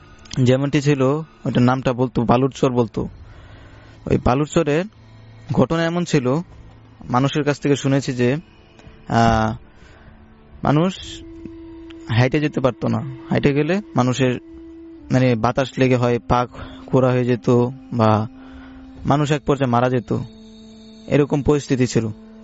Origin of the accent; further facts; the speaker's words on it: Phulbaria, Mymensingh Division, Bangladesh; এই ঘটনাটি হচ্ছে আমাদের গ্রামের বাড়ির ঘটনা। আমাদের গ্রামের বাড়ি হচ্ছে ময়মনসিংহের ফুলবাড়িয়াতে।